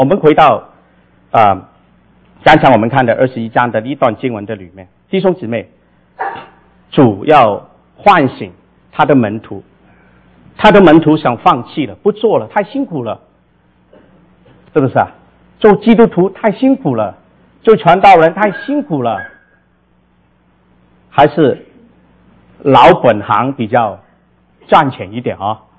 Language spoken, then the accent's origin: Chinese; Guangdong, China; 所以怪不得我们广东人很喜欢吃活的鱼哈